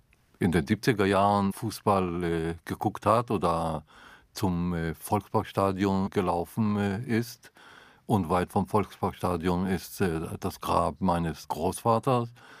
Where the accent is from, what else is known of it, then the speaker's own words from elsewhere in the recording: Israel; Ich bin in Israel aufgewachsen, ich weiß Bescheid